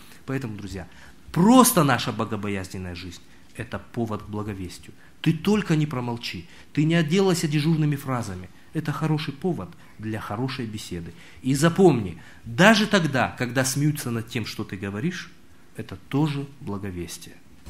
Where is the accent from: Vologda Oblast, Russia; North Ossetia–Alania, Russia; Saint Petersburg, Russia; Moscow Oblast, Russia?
North Ossetia–Alania, Russia; Russian is a second language; Дело в том, что я не на родном языке говорю, да, я осетин сам.